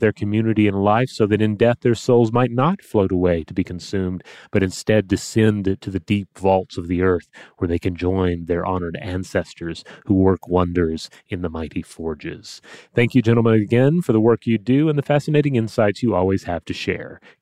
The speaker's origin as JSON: {"language": "English", "region": "New England", "country": "United States", "tie": "born or raised there", "moved": "yes", "said": "I grew up in New England, and so I was rarely confronted with them and never gave it too much thought. Now, however, I live in the American Southwest in the Sonoran Desert"}